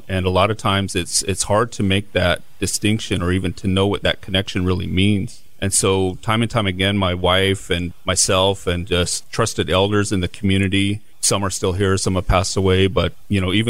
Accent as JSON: {"language": "English", "region": "Oregon", "country": "United States", "tie": "born or raised there", "said": "But no, I grew up on a reservation in Oregon called the Warm Springs Indian Reservation of Oregon."}